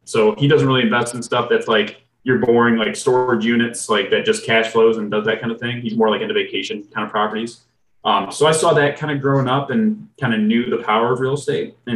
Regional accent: Plymouth, Michigan, United States; Originally, I'm from Plymouth, Michigan, which is a little suburb right outside Detroit.

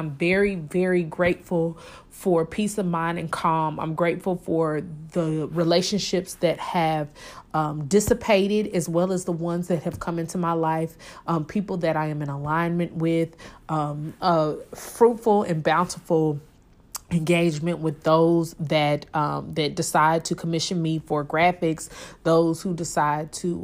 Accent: Kansas City, Missouri, United States; I'm from Kansas City, Missouri. All of my family is from Kansas City, Missouri, for the most part

